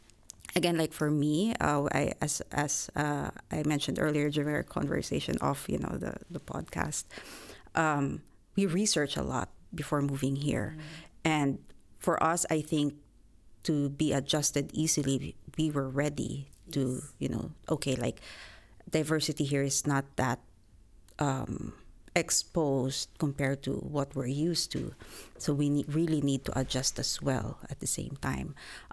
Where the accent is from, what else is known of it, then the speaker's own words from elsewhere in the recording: Philippines; So I'm from the Philippines. It's part of Asia.